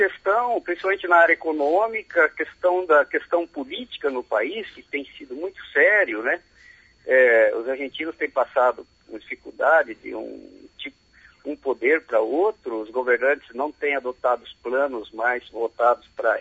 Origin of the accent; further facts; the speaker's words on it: Brazil; como nós aqui, os vizinhos, que somos brasileiros.